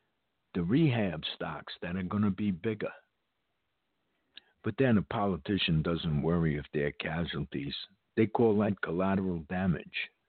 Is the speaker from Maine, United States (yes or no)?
no; New York, United States; I was growing up in Washington Heights, New York. It was a melting pot.